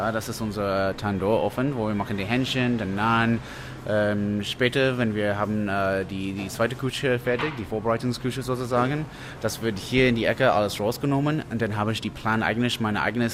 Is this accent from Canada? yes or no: yes; Canada; now in Berlin, Germany; Nee, ich komme aus Kanada.